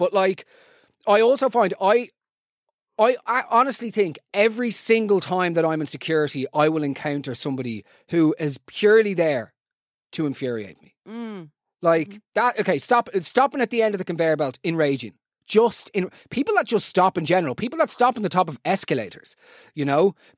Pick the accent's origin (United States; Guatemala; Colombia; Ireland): Ireland; As Irish people, we have a national disability when it comes to knowing how to behave on escalators and in the wider world.